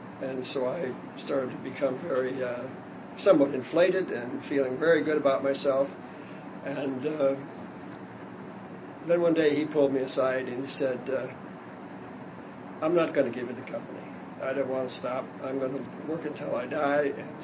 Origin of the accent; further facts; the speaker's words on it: Omaha, Nebraska, United States; born and raised in Omaha, Nebraska, which is the cold part of the country.